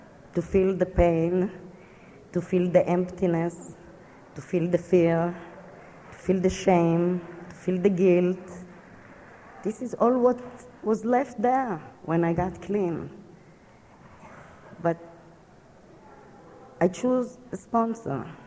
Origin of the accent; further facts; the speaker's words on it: Israel; English is a second language; moved away; I'm junkie. I'm from Israel. I came, no English, no money.